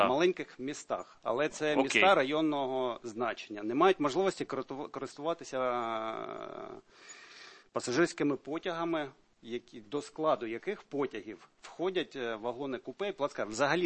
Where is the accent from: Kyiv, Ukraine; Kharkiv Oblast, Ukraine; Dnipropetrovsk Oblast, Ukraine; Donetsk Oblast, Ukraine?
Kharkiv Oblast, Ukraine; Barvinkove; Барвінково, Харків. От я родом із Барвінкова.